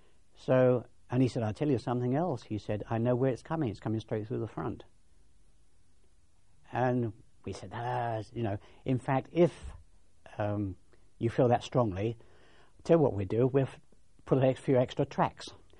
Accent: Leatherhead, South East England, United Kingdom; my hometown's Leatherhead, and Jack Barnes came from Epsom. This is how I came to get to know Jack.

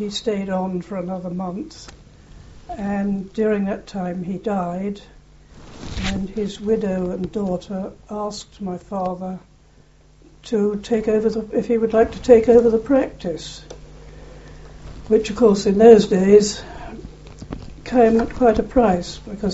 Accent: Aylsham, East of England, United Kingdom; born there; Well, I was born in Aylsham, just.

